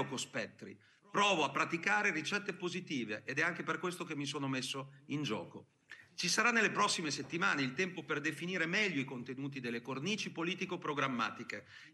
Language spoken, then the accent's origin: Italian; Emilia-Romagna, Italy; lo dico da Emiliano Romagnolo